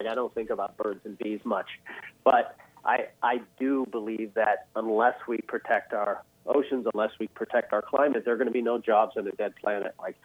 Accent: Maddox Cove, Newfoundland and Labrador, Canada; I was born up in Newfoundland, Canada. Yeah, outboard kid, a village called Maddox Cove, in the most eastern point in all of North America.

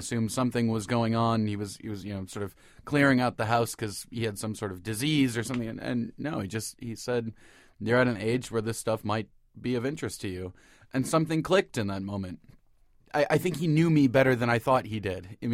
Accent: Cleveland, Ohio, United States; Well, I come from Iowa stock. My dad is an Iowa farm boy, but I grew up in the suburbs of Cleveland, and my dad was the one who moved away of the nine kids

